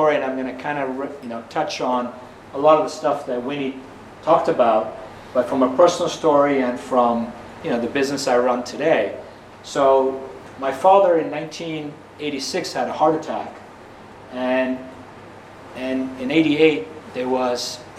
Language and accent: English; Belgium; also born or lived in Canada / United States; My mom's also born in Tanzania, so we're actually Indian immigrants. I was raised in Belgium. The head office was in Belgium, so I was raised there. Then I finished my schooling in Canada, and then went to university in the US, to UPenn, the Warren School